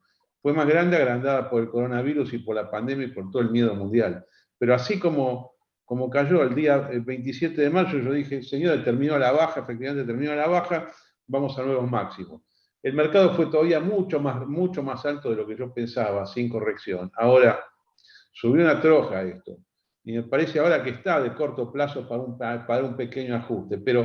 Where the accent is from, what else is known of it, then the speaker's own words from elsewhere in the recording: Argentina; born there; El país donde yo nací, que yo soy de diciembre del 58, todavía era una potencia económica y cultural mundial, especialmente cultural.